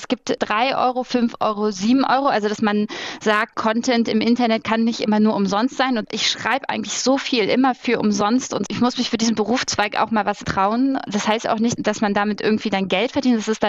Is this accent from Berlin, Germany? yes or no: yes; Berlin, Germany; da, wo ich herkomme, aus der Platte in Hohenschönhausen